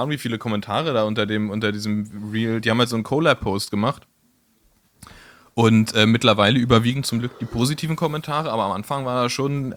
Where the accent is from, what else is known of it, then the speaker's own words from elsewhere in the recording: Berlin, Germany; dass das totaler Quatsch ist, eigentlich im Sommer als Berliner zu verreisen, weil es die einzig schöne Zeit in Berlin ist.